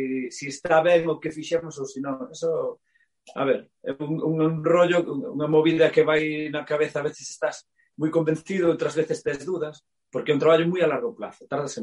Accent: Burela, Galicia, Spain; Sí, eu son de Burela.

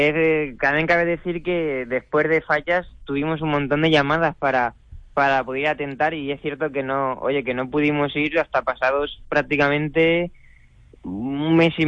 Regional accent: Castilla-La Mancha, Spain; los fines de semana cuando estoy en el pueblo siempre las sigo viendo, o sea que, vamos, le tengo un cariño y un apego especial a Cuenca y a mi pueblo y a toda mi gente que es allí

